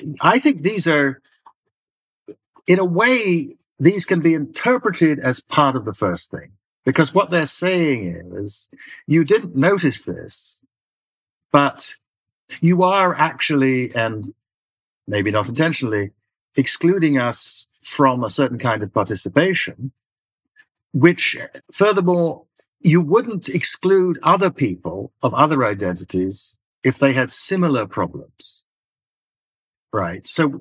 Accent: Ghana; I mean, I'm older than Ghana, the country I grew up in. So you couldn't be Ghanaian when I was born.

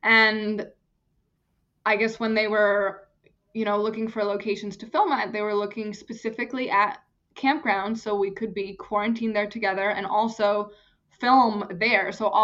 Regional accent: Germany; English is a second language; Hello, casting directors, I'm German, you know?

